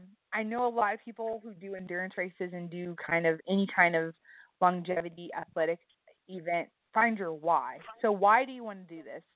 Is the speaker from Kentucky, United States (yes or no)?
no; Lubbock, Texas, United States; like you stated. I am originally from Lubbock, Texas, so I am currently a misplaced Texan, and I live in Missouri.